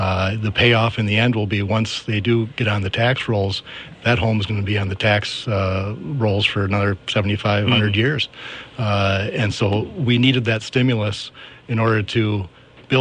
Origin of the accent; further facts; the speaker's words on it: Austin, Texas, United States; also born or lived in Minneapolis; I was 4 years in college and then 16 years in Minneapolis area. And I came back to Austin, my hometown, 15 years ago.